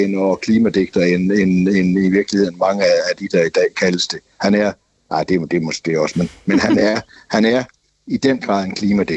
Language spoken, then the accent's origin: Danish; Jutland, Denmark; Jeg er jyde, så jeg siger dukken.